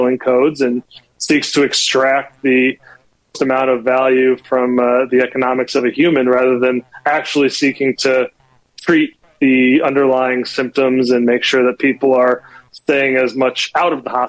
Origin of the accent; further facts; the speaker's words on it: United States; at least to me as an American, the need to free myself from reliance on the government